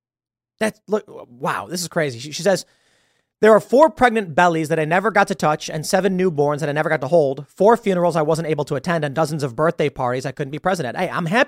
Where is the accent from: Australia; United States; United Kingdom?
United States; Chicago, Illinois; now in New York, United States; I've never been carjacked and I'm from Chicago. Been shot at randomly a couple times. And I know that's bad because where I live now ain't never happened. Living in New York, never got shot at 1 time.